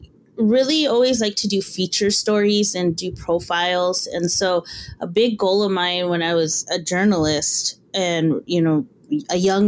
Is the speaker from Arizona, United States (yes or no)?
yes; Arizona, United States; I come from the Santa Vera community on the Tonawatam Nation.